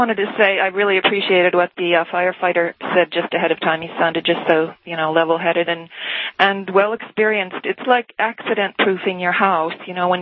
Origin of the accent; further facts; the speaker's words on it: United States; it's my right as an American.